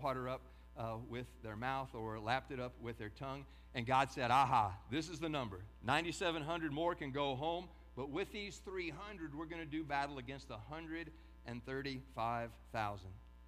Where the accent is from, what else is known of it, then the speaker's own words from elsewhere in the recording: Texas, United States; I mean, here, and I'm a Texan, you know, all down to the core, but we in our Lone Star State